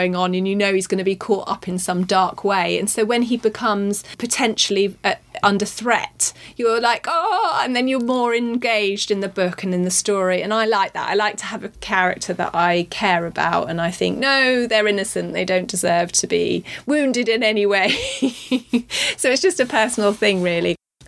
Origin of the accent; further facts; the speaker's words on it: Norwich, East of England, United Kingdom; I'm actually from Norwich, so a lot of it was quite familiar to me.